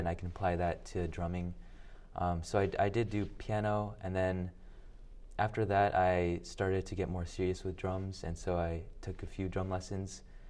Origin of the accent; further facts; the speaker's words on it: Birmingham, Alabama, United States; So I was born in Alabama, Birmingham, Alabama. And most of my influence came from my dad